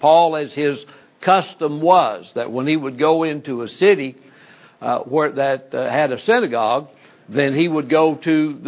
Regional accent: Oklahoma, United States; I am from Oklahoma originally.

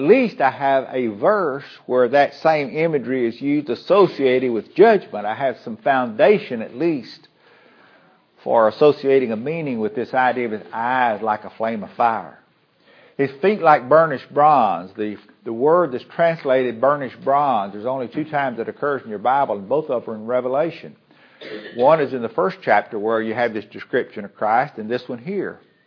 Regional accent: Port Arthur, Texas, United States; they were very, very strong where I grew up in Port Arthur, Texas.

